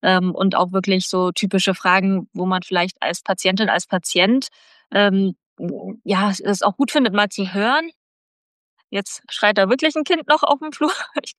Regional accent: Cologne, North Rhine-Westphalia, Germany; now in Berlin, Germany; Ich komme ja ursprünglich aus Köln.

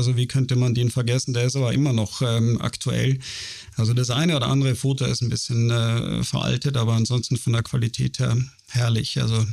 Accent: Austria; born there; Schon seit über 25 Jahren jetzt mittlerweile bin ich im Norden unterwegs, bin gebürtiger Österreicher, habe mich aber in meine zweite Heimat Finnland unsterblich verliebt und bin da jedes Jahr mehrere Monate da oben.

